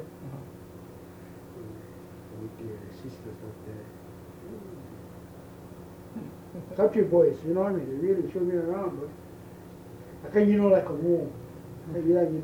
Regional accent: Kauai, Hawaii, United States; born there; also born or lived in Oahu; Yeah, when I was born in Kauai.

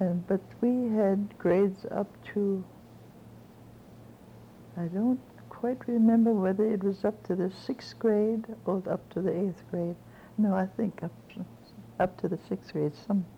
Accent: Honolulu, Hawaii, United States; Honolulu.

